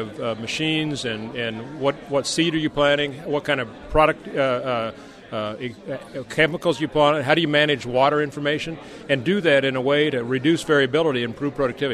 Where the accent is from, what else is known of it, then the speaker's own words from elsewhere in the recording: Kansas, United States; I'm a kid from Kansas who's, I tell people, I've seen things and been places and eaten things that kids from Kansas can't imagine